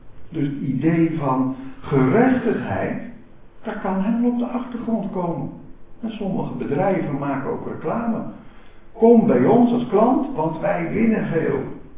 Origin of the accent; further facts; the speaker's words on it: Leiden, South Holland, Netherlands; Leiden waar ik opgegroeid ben